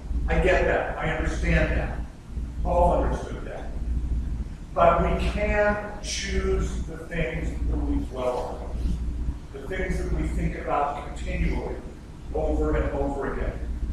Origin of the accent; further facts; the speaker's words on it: Pittsburgh, Pennsylvania, United States; because he was from Pittsburgh, and I'm from Pittsburgh.